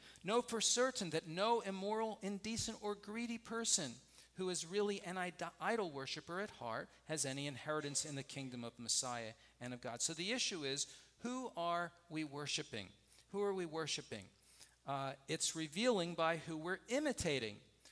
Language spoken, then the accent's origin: English; Northeast, United States; If you may have guessed, I'm not from the South. So I grew up in the Northeast.